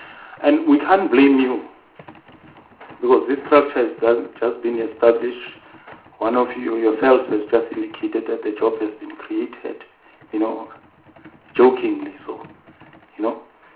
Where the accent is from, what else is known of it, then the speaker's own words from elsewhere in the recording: Gauteng, South Africa; I'm from Gauteng